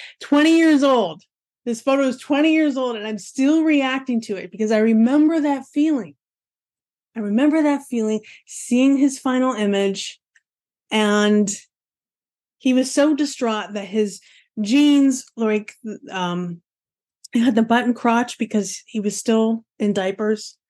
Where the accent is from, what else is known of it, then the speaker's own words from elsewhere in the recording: Midwest, United States; I don't know the correct way to say New Orleans. I'm like from the Midwest.